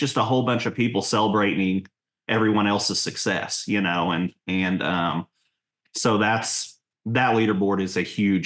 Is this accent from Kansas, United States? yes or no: no; Missouri, United States; for me growing up in Southwest Missouri